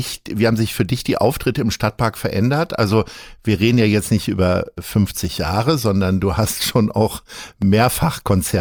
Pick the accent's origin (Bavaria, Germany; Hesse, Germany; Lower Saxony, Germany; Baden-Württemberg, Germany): Lower Saxony, Germany; Hanover; meine Heimatstadt